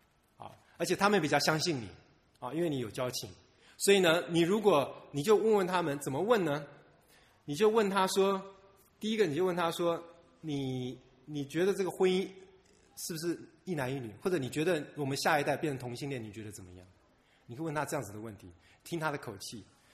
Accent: China; 我觉得哎，我们中国人实在是明光照耀哈

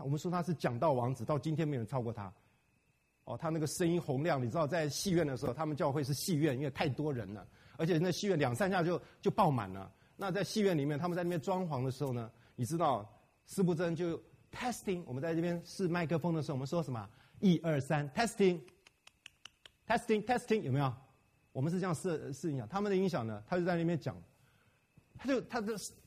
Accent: China; now in United States; 尤其我们中国人呢，我觉得真是蒙神的一个恩典。

